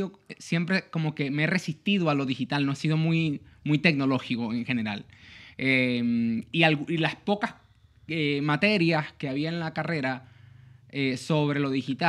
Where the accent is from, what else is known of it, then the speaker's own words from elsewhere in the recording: Maracaibo, Zulia, Venezuela; moved away as an adult; Maracaibo